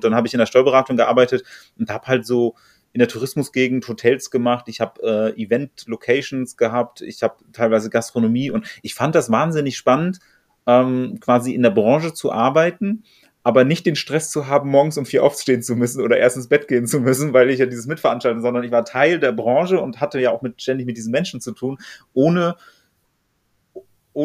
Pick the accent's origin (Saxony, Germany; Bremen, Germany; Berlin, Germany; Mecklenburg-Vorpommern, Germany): Berlin, Germany; Das wusste ich selbst als Berliner, gebürtiger Berliner, wusste ich nicht, aber so lernt man dann auch noch was über die Heimatstadt.